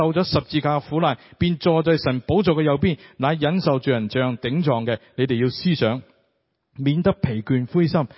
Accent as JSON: {"language": "Cantonese", "country": "Hong Kong", "said": "圣经我好早就背，头先嗰啲歌全部我识嘅，广东歌我香港人乜全部都识嘅。"}